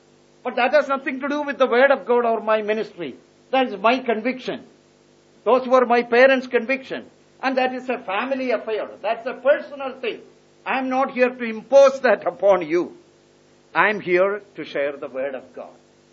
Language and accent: English; Kerala, India; See, you know, I come from Kerala. I have my pet traditions, and some of those things I carry with me.